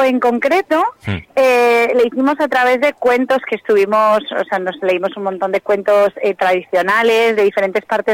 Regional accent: Torrelavega, Cantabria, Spain; Somos de Torrelavega.

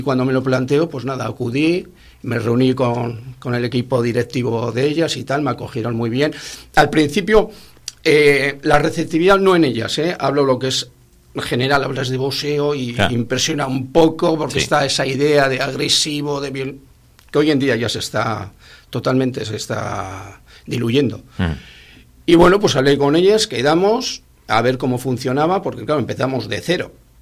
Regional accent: Bilbao, Basque Country, Spain; now in Laredo, Spain; Soy de Bilbao, somos de Bilbao, y nos estamos instalando ya aquí. Ya estamos empadronados.

